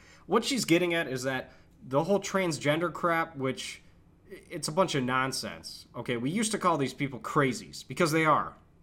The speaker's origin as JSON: {"language": "English", "region": "Michigan", "country": "United States", "tie": "born or raised there", "said": "he's from my home state of Michigan"}